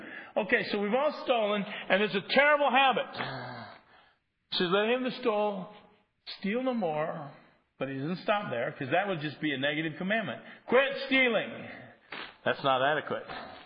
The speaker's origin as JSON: {"language": "English", "town": "Cedar Rapids", "region": "Iowa", "country": "United States", "tie": "born there", "said": "I was born in Cedar Rapids, Iowa, where there's a church on every corner."}